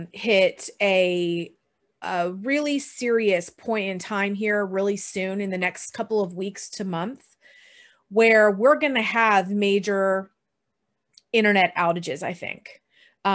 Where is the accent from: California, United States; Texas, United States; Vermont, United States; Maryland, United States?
Texas, United States; I've always had a weather band radio because I grew up in Texas. We have tornadoes growing up